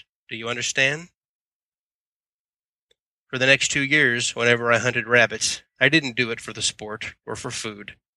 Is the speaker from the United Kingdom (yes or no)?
no; Lethbridge, Alberta, Canada; also born or lived in Halifax, Canada; I was born in Halifax in 1950, and it was the nurses who named me … They said they couldn't stop my mother's bleeding. I don't think she ever got to hold me. We lived in an old house in Lethbridge, Alberta, near where Mama had grown up.